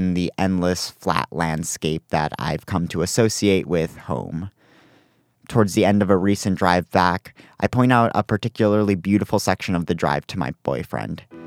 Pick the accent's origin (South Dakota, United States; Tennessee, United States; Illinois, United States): South Dakota, United States; I don't get those same questions now when I tell people I'm from South Dakota.